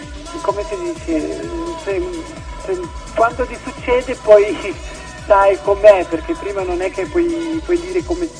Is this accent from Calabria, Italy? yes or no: yes; Calabria, Italy; In Calabria, a rilassarmi al mio paese, che sono originario della Calabria